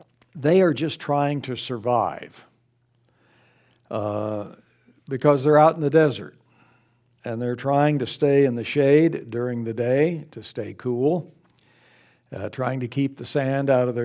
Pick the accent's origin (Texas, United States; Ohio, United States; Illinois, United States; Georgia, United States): Texas, United States; El Paso; It's like where I grew up in El Paso. We average about 5-10% humidity all year long.